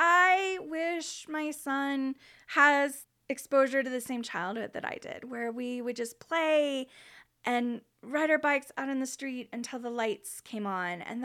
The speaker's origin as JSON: {"language": "English", "country": "Ireland", "said": "I am an Irish woman, but I just don't want to make time for that these days."}